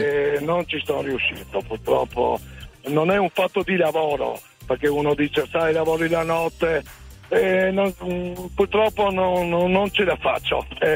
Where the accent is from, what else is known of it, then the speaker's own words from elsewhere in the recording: Trieste, Friuli-Venezia Giulia, Italy; io sono triestino, mamma. Diciamo, mamma siciliana e papà pugliese, però sono nato a Trieste.